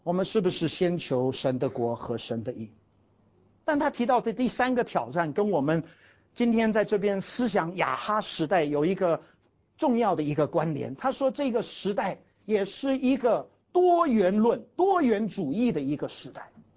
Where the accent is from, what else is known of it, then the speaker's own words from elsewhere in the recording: China; 因为在中文里面我们没有 the T-H-E 这个字，大概因为我们中国人都比较婉转一点啊。